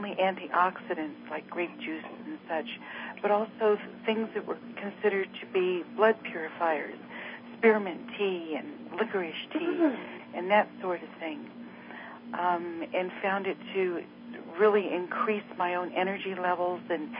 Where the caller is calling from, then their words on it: Denver, Colorado, United States; I'm calling from Denver, Colorado.